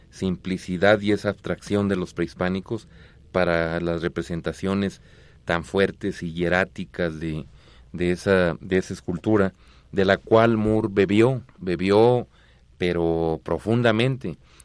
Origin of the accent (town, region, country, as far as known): Camargo, Chihuahua, Mexico; born or raised there